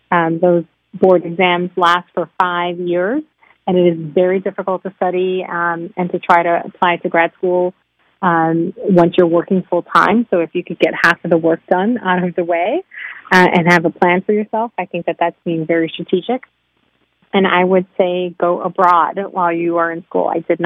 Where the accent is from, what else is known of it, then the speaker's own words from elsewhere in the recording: New York City, New York, United States; So I grew up in New York City. I always thought that I would go to a large university, and was not looking at liberal arts schools or anything that wasn't in an urban area.